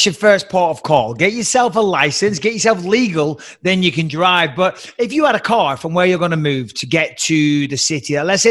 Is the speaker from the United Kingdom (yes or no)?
yes; England, United Kingdom; as an Englishman with my cup of tea